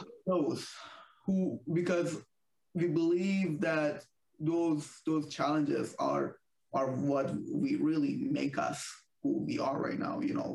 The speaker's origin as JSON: {"language": "English", "country": "Iran", "said": "because I'm from Iran and things are not good back home."}